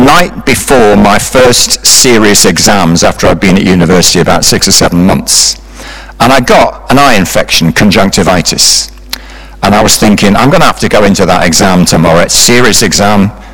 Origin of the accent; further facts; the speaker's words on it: Newcastle, North East England, United Kingdom; accent: Geordie; moved away as an adult; When I was 19, I went to university in the south of England, and I was from Newcastle, right? I was a right Geordie. I was like, you know, I was a northerner.